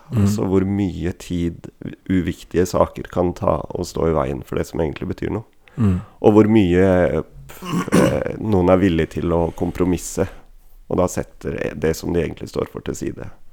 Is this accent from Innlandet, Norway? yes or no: yes; Innlandet, Norway; selv om jeg kom fra Valdres, som egentlig er veldig spredt befolkning, så hadde jeg likevel et sånn hjem der det var veldig kort vei til skolen